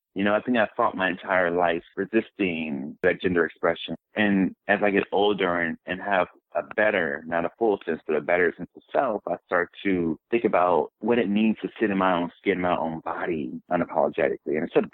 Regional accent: Atlanta, Georgia, United States; also born or lived in Dallas / New York City; now in Minneapolis, United States; I am originally from Dallas, Texas, so I am a Texas Bama, like our … And I grew up in the South, grew up in Atlanta as well, and lived in New York City. And I have been living now in Minneapolis for the last 9 years.

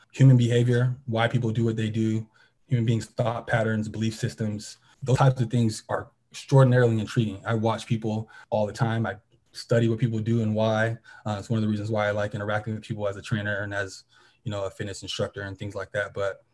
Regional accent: Tracy, California, United States; also born or lived in Stockton, United States; Well, man, so I'm from Tracy, California. Well, I was born in Stockton. I grew up a lot of my early adolescence in Tracy, California, the smaller suburb, a little bit south of Sacramento.

